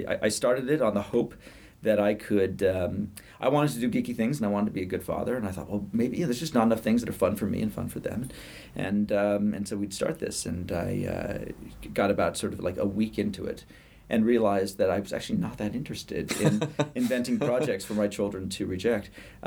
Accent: United Kingdom; born there; He's British. I'm British by birth.

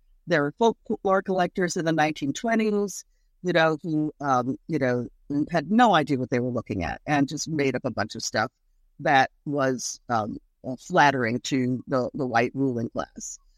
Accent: Charleston, South Carolina, United States; I grew up in Charleston, surrounded by people speaking Gullah all day and all night.

